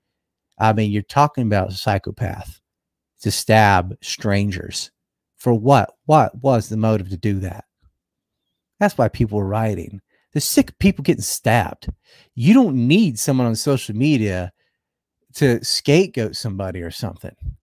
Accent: United States; now in Japan; assimilated to Japanese, learned the language. I had children born there. Like, but I'm not Japanese. I'm still American.

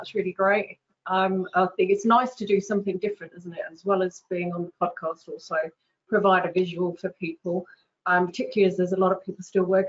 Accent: Melbourne, Victoria, Australia; also born or lived in Coventry, United Kingdom; I deem my hometown to be in Australia is Melbourne. I was born in Coventry in the UK. So I have two hometowns in two different countries.

